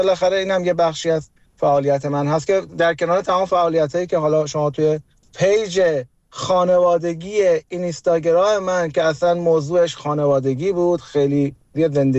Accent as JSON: {"language": "Persian", "country": "Iran", "tie": "born or raised there", "said": "ما توی ایران بزرگ شدیم."}